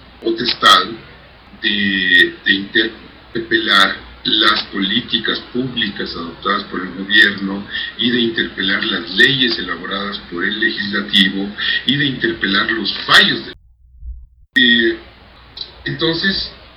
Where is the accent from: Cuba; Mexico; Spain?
Mexico; como mexicanos, como una construcción de nacionalidad